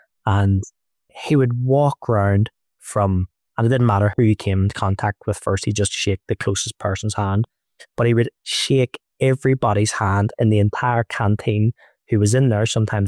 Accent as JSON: {"language": "English", "town": "Belfast", "region": "Northern Ireland", "country": "United Kingdom", "tie": "born or raised there", "said": "millions and billions of kids all like me growing up in Belfast wanted to do."}